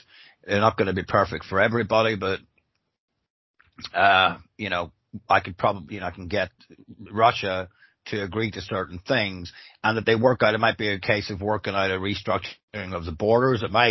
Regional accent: Northern Ireland, United Kingdom; and I grew up in Northern Ireland, so I understand this.

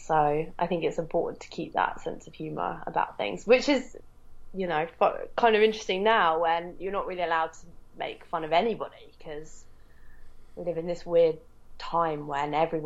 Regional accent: England, United Kingdom; I don't know whether that's because I'm English.

